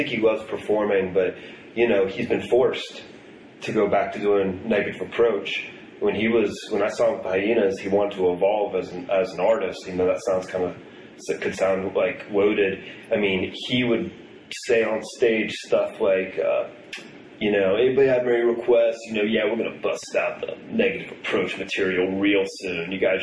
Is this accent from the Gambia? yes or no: no; Ohio, United States; also born or lived in Buffalo; I was born in Buffalo, and then my dad transferred to Ohio for work.